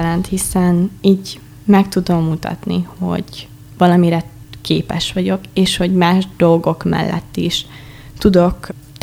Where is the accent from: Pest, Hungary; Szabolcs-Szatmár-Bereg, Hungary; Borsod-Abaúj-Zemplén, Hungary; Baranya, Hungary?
Szabolcs-Szatmár-Bereg, Hungary; Kállósemjén; Kálóseményből jöttem, és azon belül újszülőskertben élek. Ugye ez egy tanya, nagyon csöndes hely, igazából szeretek ott lakni. Szüleimmel és az egyik bátyámmal élek ott.